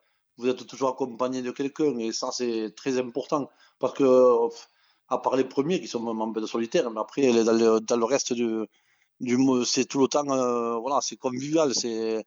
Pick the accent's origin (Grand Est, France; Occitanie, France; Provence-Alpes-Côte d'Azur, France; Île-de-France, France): Occitanie, France; Brassac; je suis de Brassac